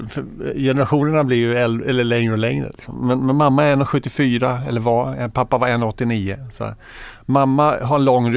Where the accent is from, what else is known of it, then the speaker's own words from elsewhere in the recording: Växjö, Kronoberg County, Sweden; also born or lived in Södertälje / Tyresö; jag föddes i Södertälje 69, och efter 2 veckor så flyttade min familj till Tyresö utanför Stockholm. Och där bodde jag och gick på dagis i 7 år i ett radhus där i Hanviken. Och sen fick min pappa jobb i Växjö i Småland.